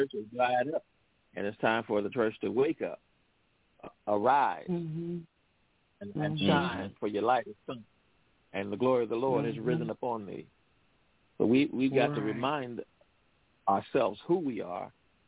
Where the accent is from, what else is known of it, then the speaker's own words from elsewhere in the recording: Compton, California, United States; From the time that I grew up here in Compton, where I'm